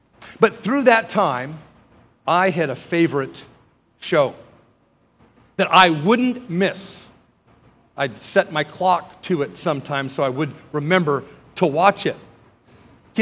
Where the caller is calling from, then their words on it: Idaho, United States; from Idaho